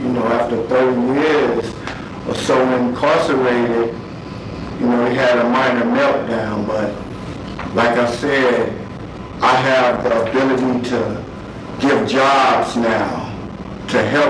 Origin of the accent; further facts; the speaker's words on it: Phoenix, Arizona, United States; I grew up in South Phoenix, and growing up in the era we came up, you don't have a lot of friends no more that's here.